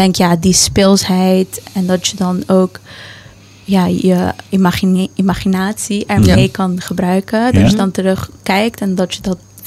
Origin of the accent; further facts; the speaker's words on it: Curaçao; Maar wij zijn op Curaçao opgegroeid.